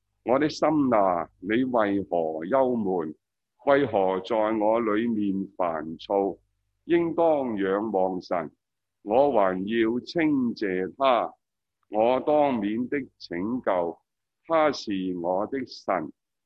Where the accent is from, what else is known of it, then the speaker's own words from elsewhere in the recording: Hong Kong; 我哋香港人过去呢5年啦